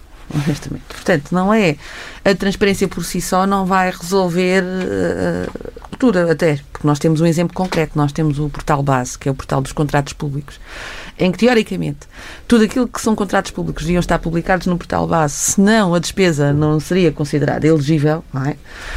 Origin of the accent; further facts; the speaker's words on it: Portugal; Enquanto portuguesa, estou felicíssima